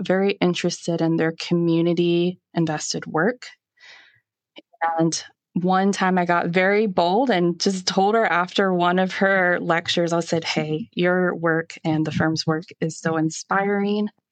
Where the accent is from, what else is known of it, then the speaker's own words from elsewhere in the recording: Chesapeake, Virginia, United States; I decided to go back to my hometown, which is the Chesapeake-Norfolk area of Virginia. We're in the southeast portion of the state